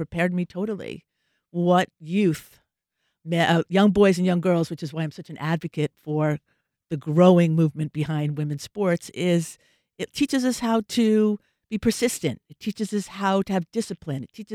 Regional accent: Jacksonville, Florida, United States; And I wanted to bring something to my hometown. I was digging in here in Jacksonville, although I'd lived here for a long time, that wanted to contribute.

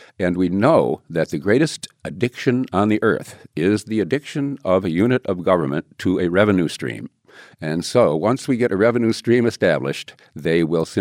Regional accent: United States; Well, I become an out front advocate because I'm an American and I believe in freedom

